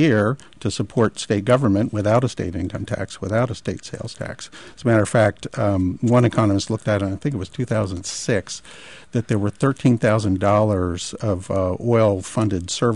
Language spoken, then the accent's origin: English; Alaska, United States; somebody heard that I was from Alaska, and they said, oh, Sarah Palin